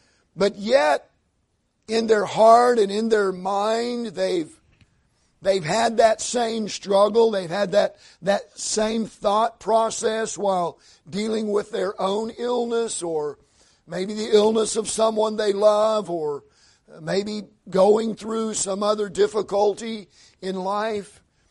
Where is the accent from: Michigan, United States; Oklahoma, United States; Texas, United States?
Oklahoma, United States; But anyway, I was raised in Panhandle of Oklahoma